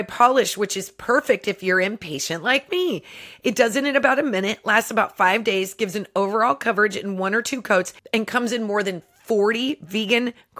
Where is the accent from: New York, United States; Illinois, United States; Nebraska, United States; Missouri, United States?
Nebraska, United States; now in Los Angeles, United States; We were literally just talking about that because we're both from Nebraska and then moved out to LA at different times.